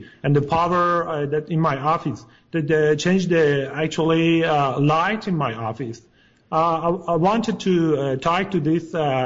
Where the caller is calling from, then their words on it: Los Angeles, California, United States; Actually, I'm in Los Angeles.